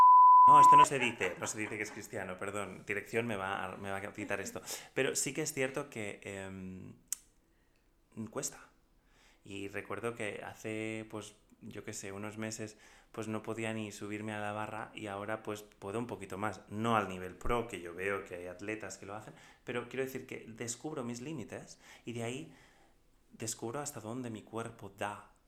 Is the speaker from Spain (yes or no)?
yes; Spain; yo soy español